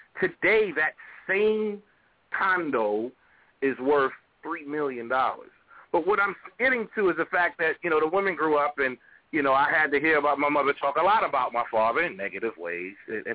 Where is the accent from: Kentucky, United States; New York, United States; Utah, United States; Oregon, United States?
New York, United States; the Section 8 I grew up on, it was in New York.